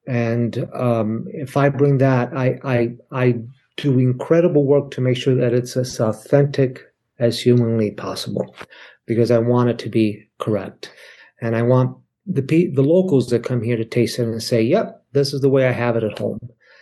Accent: Italy; accent: Italian; now in United States; I was born in the States and then went to Italy when I was very young. So I got made fun of a lot when I was learning Italian. I only knew Sicilian at the time. And then when I came back, I had forgotten all my English.

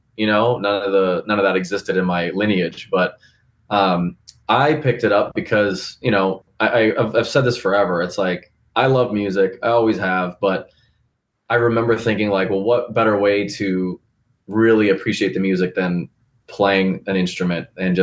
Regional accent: Las Vegas, Nevada, United States; That was like, I grew up there. My sister and I grew up there.

